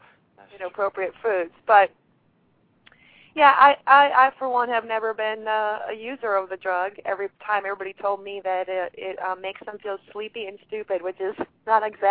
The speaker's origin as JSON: {"language": "English", "town": "Milwaukee", "region": "Wisconsin", "country": "United States", "said": "I was originally from Milwaukee area in Wisconsin. There was some gang activity there further into the city than where I lived"}